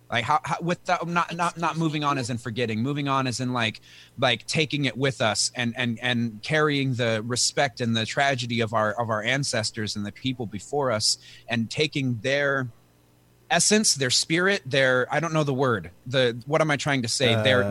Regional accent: Sacramento, California, United States; I always say I grew up in Sacramento. I grew up away from the tribe.

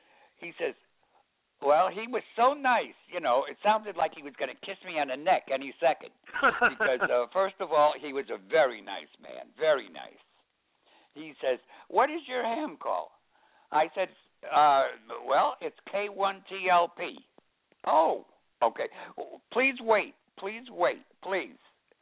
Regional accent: Wallingford, Connecticut, United States; You see, I'm from Wallingford, Connecticut.

